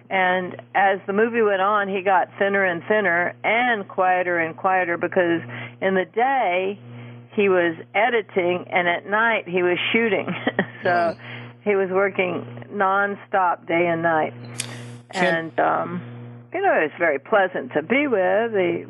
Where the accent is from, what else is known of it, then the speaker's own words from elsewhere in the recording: Fort Worth, Texas, United States; I grew up in Fort Worth, Texas. I'm the oldest of five. I have four brothers. And that's where I grew up.